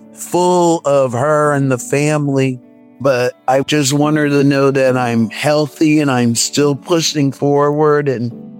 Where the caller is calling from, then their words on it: Pennsylvania, United States; Eastern Pennsylvania.